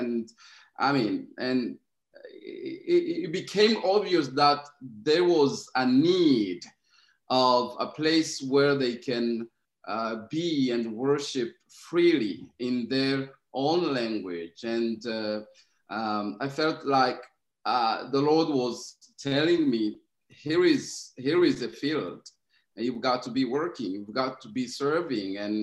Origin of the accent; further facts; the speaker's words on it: Burundi; I'm from Burundi. … And I was born and raised in Burundi, born in a Christian family